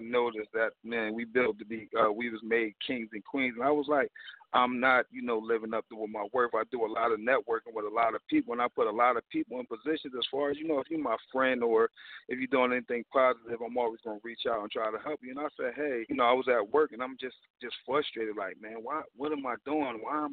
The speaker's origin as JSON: {"language": "English", "town": "Philadelphia", "region": "Pennsylvania", "country": "United States", "said": "You know, I come from West Philly. You know, it's hard out here."}